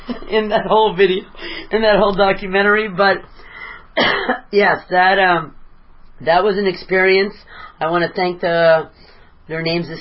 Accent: San Pedro, California, United States; now in Northern California, United States; It's, I love my hometown, San Pedro. I never thought I'd be a Northern California person

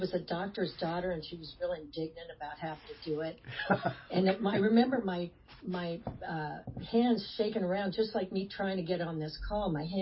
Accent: Newton, Iowa, United States; I grew up in Newton where they made Maytags, Newton, Iowa.

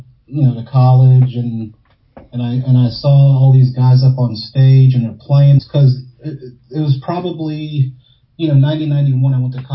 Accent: Slidell, Louisiana, United States; I'm still from, I'm from Slidell. It's a small town

